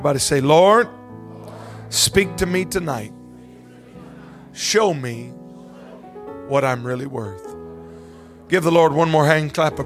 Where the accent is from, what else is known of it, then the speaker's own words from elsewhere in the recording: Baton Rouge, Louisiana, United States; I'm from Baton Rouge.